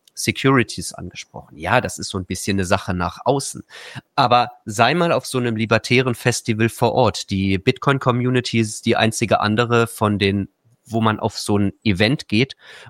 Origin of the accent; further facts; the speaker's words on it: Trier, Rhineland-Palatinate, Germany; ich komme ja ursprünglich aus Trier.